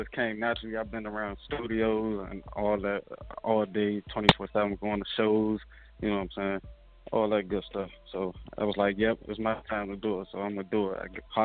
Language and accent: English; Washington, District of Columbia, United States; I'm from D.C. I'm from everywhere. I don't claim no hoods. I'm everywhere in my city, you know.